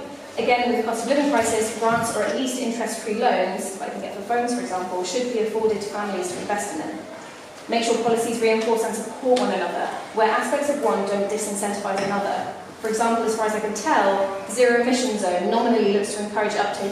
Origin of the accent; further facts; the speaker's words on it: Oxford, South East England, United Kingdom; My father, Philip, and I grew up in Boyles, the game shop on the high street. I went to school in Summertown, and I've also experienced Oxford as a local resident